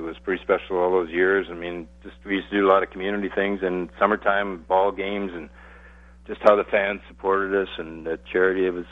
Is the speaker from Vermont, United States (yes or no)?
no; Long Island, New York, United States; I grew up on Long Island, played on Long Island, so have a lot of love and a lot of history there